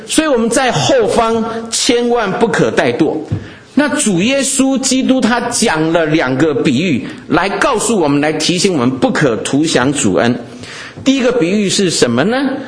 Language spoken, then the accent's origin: Chinese; Lishan, Taichung, Taiwan; 我小时候住台湾的梨山啊、那梨山是一个风景名胜啊、那我们家在那边有一块果园